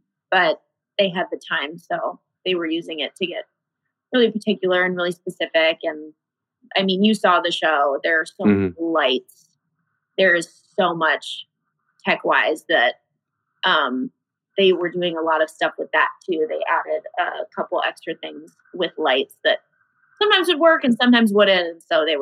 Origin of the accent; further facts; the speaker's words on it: Iowa, United States; moved away as an adult; now in Chicago, United States; Chicago has been home for me for the last 5 years. I am originally from Iowa. That's where my parents are still. But I moved to Chicago after college